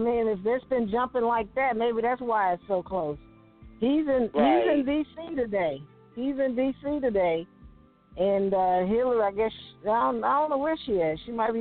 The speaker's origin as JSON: {"language": "English", "town": "Chicago", "region": "Illinois", "country": "United States", "said": "And I'm from the Chi-Town."}